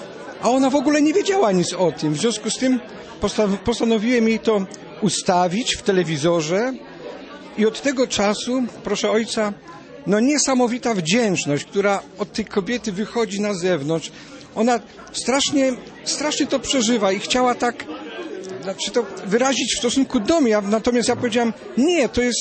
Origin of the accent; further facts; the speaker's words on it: Düsseldorf, North Rhine-Westphalia, Germany; pochodzę z Düsseldorfu.